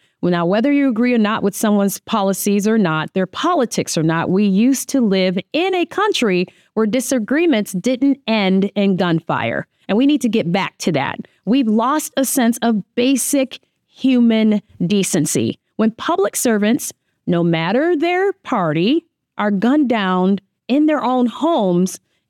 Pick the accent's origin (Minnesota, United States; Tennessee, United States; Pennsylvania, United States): Minnesota, United States; it affects me because it's my home state, okay? Because Minnesota